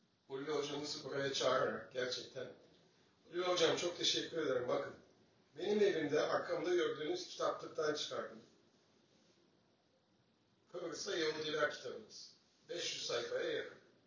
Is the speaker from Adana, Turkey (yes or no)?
no; Fatih, Istanbul, Turkey; born there; ben Fatih doğumluyum. Fatih İstanbul doğumluyum. 58.